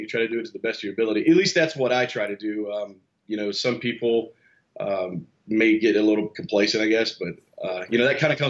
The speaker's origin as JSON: {"language": "English", "region": "Alabama", "country": "United States", "tie": "born or raised there", "said": "because in the lower regions of Alabama, where I grew up in the Gulf Coast, everything's all pork-driven."}